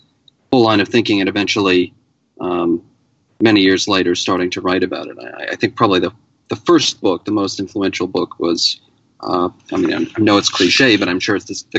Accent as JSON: {"language": "English", "region": "New England", "country": "United States", "tie": "born or raised there", "also_born_or_lived": "New York State", "said": "I was born in New York State, but grew up in New England and have lived most of my life here."}